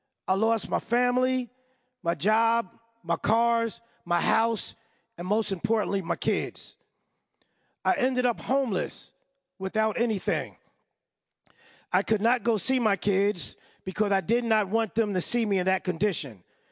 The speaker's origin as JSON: {"language": "English", "region": "New York", "country": "United States", "moved": "as an adult", "lives_now": "California, United States", "said": "I stayed in California. I'm from New York. And I stayed in California, you know, because of the weather."}